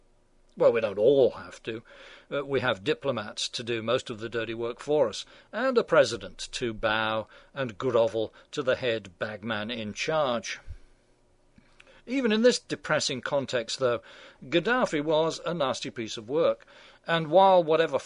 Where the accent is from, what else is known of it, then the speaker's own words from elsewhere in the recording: New York, United States; 41 of them college students from my home state here, New York.